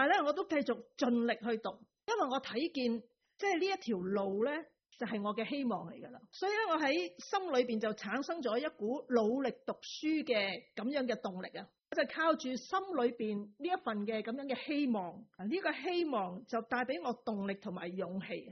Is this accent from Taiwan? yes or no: no; Mong Kok, Hong Kong; 我小时候是住在旺角，现在的二甲太子站，在附近的旧式战前那些唐楼好住，类似72家房客或者水饺皇后那些眼间房。